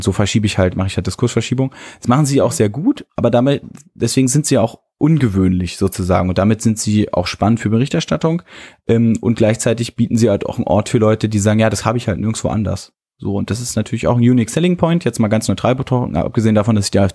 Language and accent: German; Berlin, Germany; wo ich da als Berliner finde ich es gut, dass sie das Thema gesetzt haben